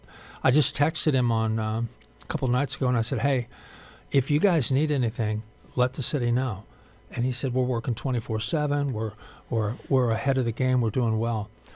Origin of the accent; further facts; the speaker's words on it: Missouri, United States; And I grew up in Missouri, which is having an outbreak now.